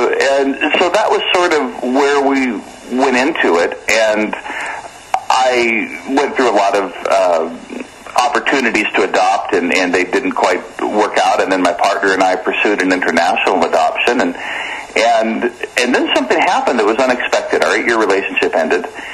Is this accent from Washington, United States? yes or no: yes; Washington, United States; So I'm from Washington State, although I've come to learn that my experience, I certainly don't want to pick on Washington per se.